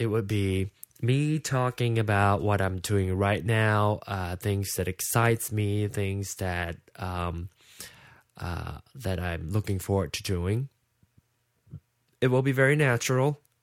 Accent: Malaysia; I'm from Malaysia. I was born and raised in Malaysia, and grew up in an ethnically Chinese family. My grandparents are Chinese immigrants, moved to Malaysia

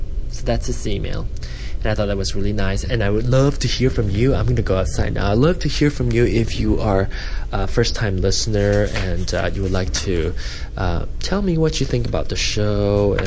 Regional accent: Malaysia; accent: Malaysian; Okay, yes, my Malaysian accent, and one of these days I'm going to talk Manglish, and that's really strong Malaysian English.

